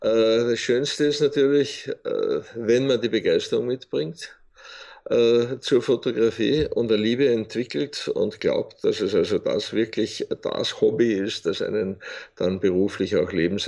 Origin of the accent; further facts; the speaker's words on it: Bruck an der Großglocknerstraße, Salzburg, Austria; now in Thalheim bei Wels, Austria; Wohnen tue ich derzeit in Thalheim bei Wels, gebürtiger Salzburger. Aufgewachsen in einem winzig kleinen Dorf in Pinzgau, nämlich in Bruck an der Großglocknerstraße.